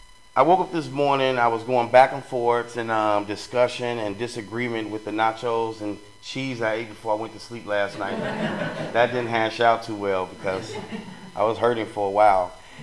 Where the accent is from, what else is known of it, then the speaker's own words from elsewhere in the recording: Chicago, Illinois, United States; So I grew up in a different kind of setting. I grew up in Chicago.